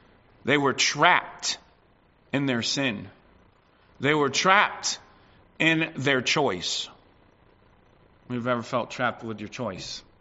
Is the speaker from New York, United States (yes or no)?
no; Illinois, United States; we grew up near Chicago, and my father took us to a museum of science and industry